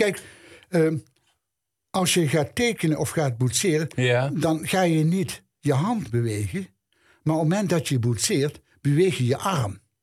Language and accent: Dutch; Amsterdam, North Holland, Netherlands; born there; omdat het ook in Amsterdam was. Dat was mijn geboorteplaats.